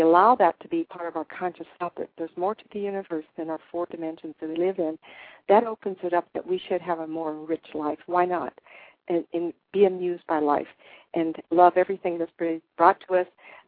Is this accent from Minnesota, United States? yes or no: no; California, United States; I'm from Northern California, and I have friends there tonight who are listening to the show.